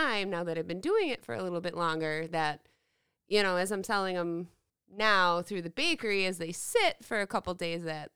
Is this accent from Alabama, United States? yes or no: no; Roselle, Illinois, United States; I grew up out in Roselle. Yeah. And I went to high school that had 7 different towns feeding into it.